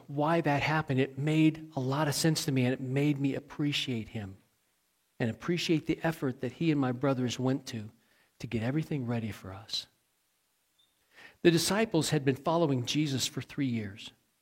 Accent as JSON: {"language": "English", "region": "Maine", "country": "United States", "tie": "born or raised there", "also_born_or_lived": "Illinois", "said": "I grew up I was born in Illinois, and I kind of grew up a little bit in Maine. So Maine got a lot of snow."}